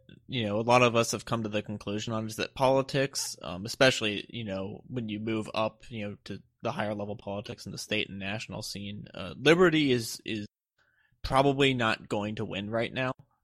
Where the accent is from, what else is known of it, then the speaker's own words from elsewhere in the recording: Virginia, United States; My state senators suck. I'm from Virginia. They're terrible.